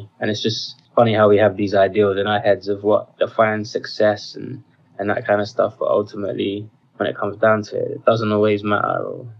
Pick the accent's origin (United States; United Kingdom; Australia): United Kingdom; London; I'm a rapper from East London. I was born and raised on a council estate in Custom House. And my parents came over to England from Ghana in their early 20s, and they had me and my younger brother in London. So we're first generation Brits.